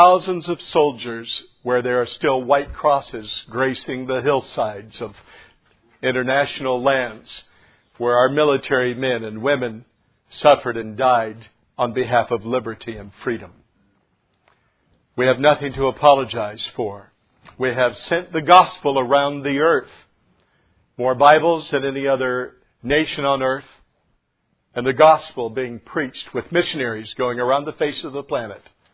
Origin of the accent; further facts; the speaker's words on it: United States; I will also tell you that I'm not ever going to apologize for being an American.